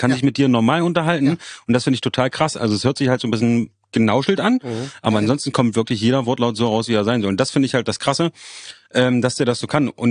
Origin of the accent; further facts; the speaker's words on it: Magdeburg, Saxony-Anhalt, Germany; Magdeburg ist meine Heimat.